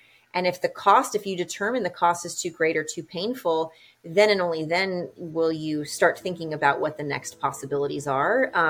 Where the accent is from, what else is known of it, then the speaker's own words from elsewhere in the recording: Hawaii, United States; also born or lived in California; I grew up in Hawaii. So I have kind of that West Coast, born in California, raised in Hawaii, moved to the East Coast for college, and sort of the rest is history.